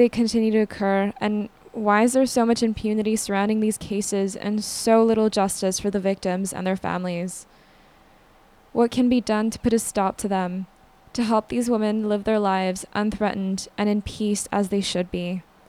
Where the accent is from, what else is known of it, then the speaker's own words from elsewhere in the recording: Canada; They've also been taking place here in our backyard, in my home country in Canada, for decades now.